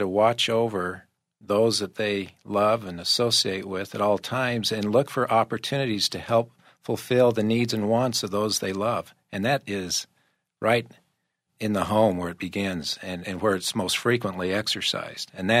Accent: Bountiful, Utah, United States; We're both from Bountiful, Utah, originally, and we actually lived in the same neighborhood as children.

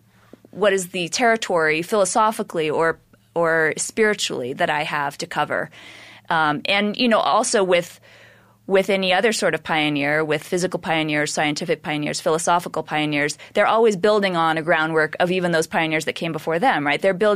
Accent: New York City, New York, United States; I absolutely loved growing up in New York.

